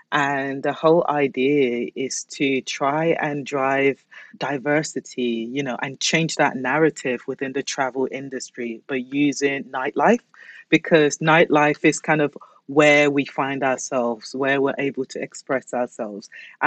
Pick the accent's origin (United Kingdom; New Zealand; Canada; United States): United Kingdom; Basildon, East of England; also born or lived in London; I grew up in Basildon, Bas Vegas, or Basel Dump.